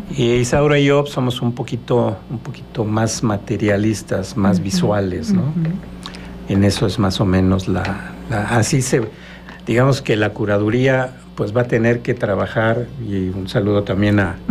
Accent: Mexico City, Mexico; born there; yo nací en la Ciudad de México, pero con mucha sangre morelense. Prácticamente toda mi familia materna es de Cuernavaca.

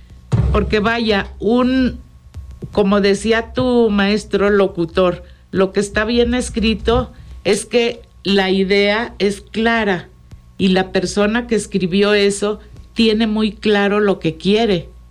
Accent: Mexico; Pero nosotros sí, como mexicanos.

